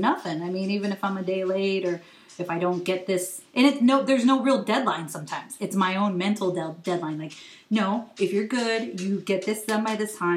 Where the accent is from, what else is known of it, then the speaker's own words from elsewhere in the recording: West Coast, United States; also born or lived in Hawaii; I was born in Hawaii, raised on in the West Coast. Part of my life and then part of my life in Hawaii.